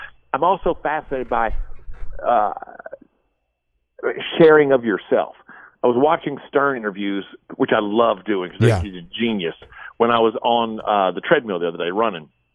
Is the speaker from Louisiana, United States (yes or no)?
yes; Louisiana, United States; now in Charlotte, United States; I mean, I'm obviously not from here originally. I grew up in Louisiana. TJ and I both met in Louisiana. We grew up in the same area in central Louisiana.